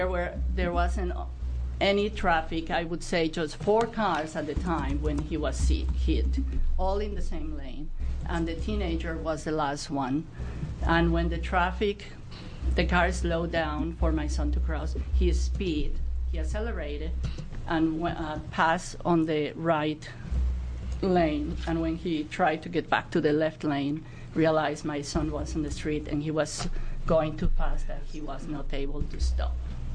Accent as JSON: {"language": "English", "town": "Eugene", "region": "Oregon", "country": "United States", "said": "Yes, I am from Lane County, Eugene"}